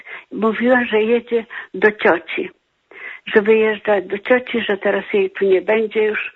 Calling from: Poznań, Greater Poland Voivodeship, Poland; dzwonię z Poznania, ale pochodzę spod Hajec.

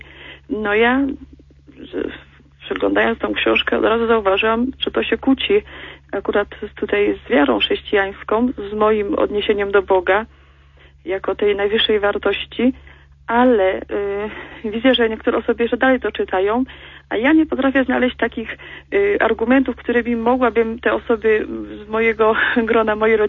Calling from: Silesian Voivodeship, Poland; Jestem słuchaczką z Górnego Śląska.

